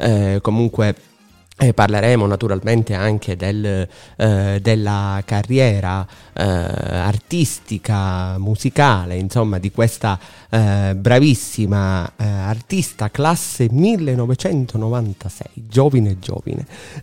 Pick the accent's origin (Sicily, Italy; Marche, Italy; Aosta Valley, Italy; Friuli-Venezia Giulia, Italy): Sicily, Italy; ti parlo da musicista, da cantautore del sud, ancor prima che da speaker, da siciliano